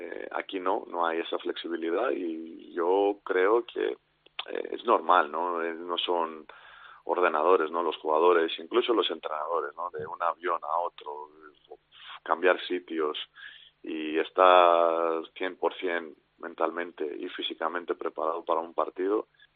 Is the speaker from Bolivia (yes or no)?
no; Greece; Spanish is a second language; now in Spain; porque lo digo porque soy griego y sé en Grecia y en general en Israel también